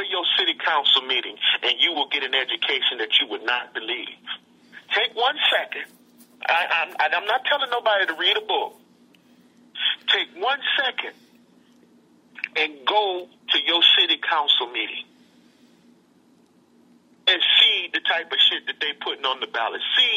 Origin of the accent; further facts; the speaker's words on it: Prichard, Alabama, United States; Just like in my hometown of Pritchett, Alabama.